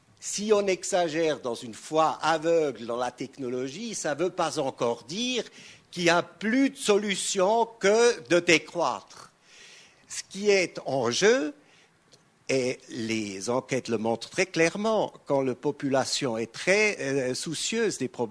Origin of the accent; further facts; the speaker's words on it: Switzerland; Je suis un Suisse allemand pragmatique